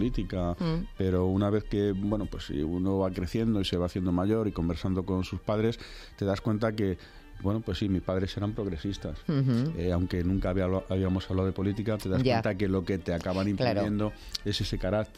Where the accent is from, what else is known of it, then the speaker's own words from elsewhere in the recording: Madrid, Community of Madrid, Spain; born there; nací en Madrid, pero sí, me siento de sangre cordobesa. Aunque esa mezcla de sentirte muy madrileño, muy de aquí, pero con tus raíces de Córdoba.